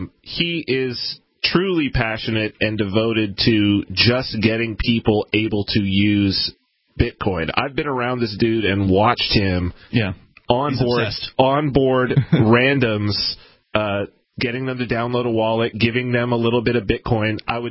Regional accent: Las Vegas, Nevada, United States; I mean, I came from Vegas

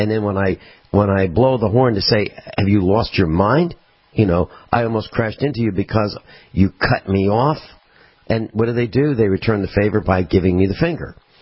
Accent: East Coast, United States; When I was growing up on the East Coast, I lived in a neighborhood, and each family had about 1 acre of land.

